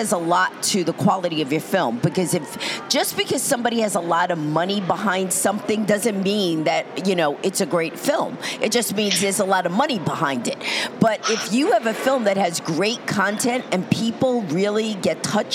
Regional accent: New York, United States; accent: New York; You know, that's my New York accent.

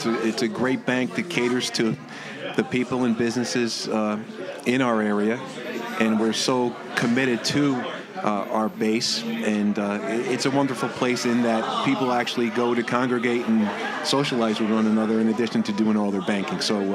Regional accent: Port Chester, New York, United States; We have a big following in Port Chester. It's my hometown.

